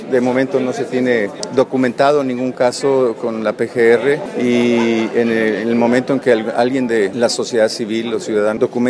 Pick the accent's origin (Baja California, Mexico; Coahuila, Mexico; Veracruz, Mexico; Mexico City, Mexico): Veracruz, Mexico; Xalapa; yo soy de aquí, de Veracruz, de Jalapa.